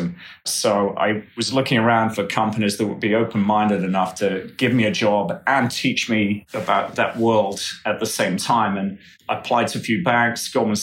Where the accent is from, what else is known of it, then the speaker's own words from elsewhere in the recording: Norley, North West England, United Kingdom; So I grew up in the northwest of England near Liverpool and Manchester in a county called Cheshire and in a very small village in the countryside called Norley.